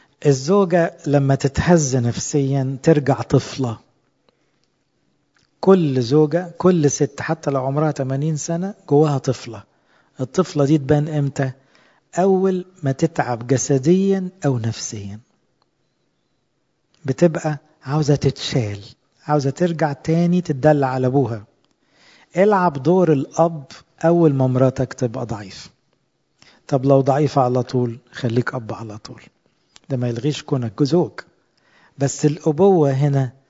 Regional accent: Upper Egypt, Egypt; أنا صعيدي على فكرة، بس ده ما يتعارضش

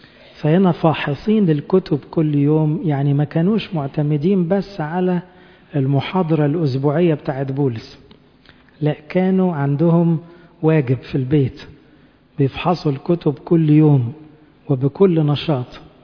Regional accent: Egypt; يعني فكر الخلود في دماغنا كمصريين من كذا ألف سنة

